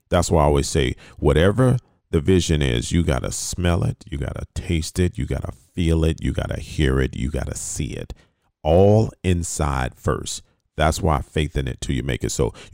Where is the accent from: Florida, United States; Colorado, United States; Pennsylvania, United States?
Florida, United States; Fort Lauderdale; I don't know if y'all remember, I'm from Fort Lauderdale that we would put dice over our mirrors.